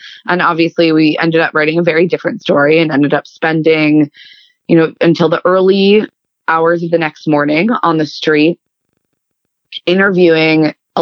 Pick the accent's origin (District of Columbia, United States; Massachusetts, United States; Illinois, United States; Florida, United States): District of Columbia, United States; Washington; So I grew up outside Washington, D.C. in a very politically active family.